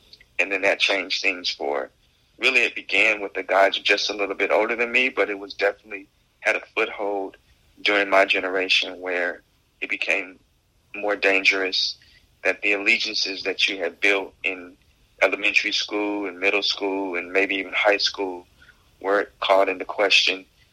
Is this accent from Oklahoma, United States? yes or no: no; Portland, Oregon, United States; I stayed all week on Reed campus, which is in Southeast Portland, and I grew up mostly in Northeast Portland.